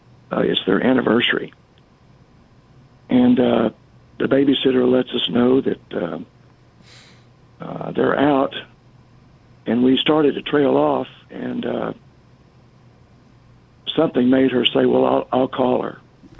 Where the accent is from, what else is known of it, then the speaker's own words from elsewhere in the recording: Texas, United States; I'm from the North Texas area, former educator